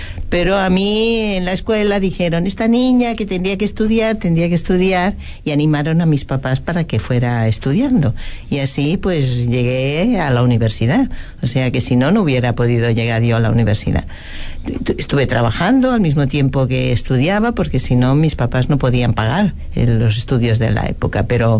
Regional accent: Barcelona, Catalonia, Spain; Yo de Barcelona, ajá. Sí.

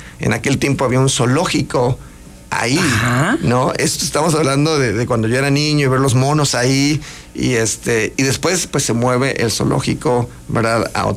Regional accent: Tuxtla Gutiérrez, Chiapas, Mexico; born there; Somos cinco hermanos. Todos nacimos en Tuxtla Gutiérrez. Cuatro varones, una mujer.

